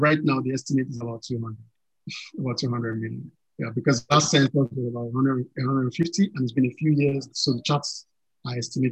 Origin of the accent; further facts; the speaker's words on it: Lagos, Nigeria; Well, yes, yes, I'm slightly sentimental about Lagos. Here, it's my home state. Yeah. I love Lagos.